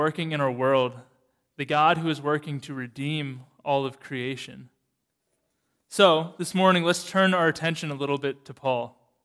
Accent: United States; As an American, I remember that day very, very vividly.

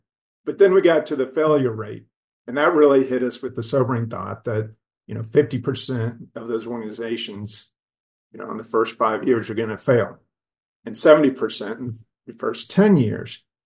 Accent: Atlanta, Georgia, United States; I grew up in Atlanta

